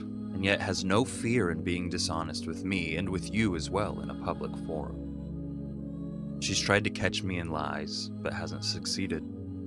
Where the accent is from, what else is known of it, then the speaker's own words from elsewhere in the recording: Kansas, United States; Kansas. It was good to go back to the old stomping grounds and see my family and Jace.